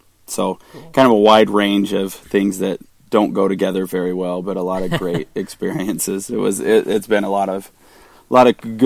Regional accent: West Valley City, Utah, United States; Right now, actually I'm from West Valley City, Utah. That's where I live, born and raised

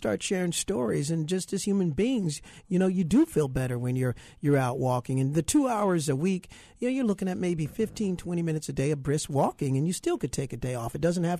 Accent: Toledo, Ohio, United States; I'm from Toledo, Ohio, as you know.

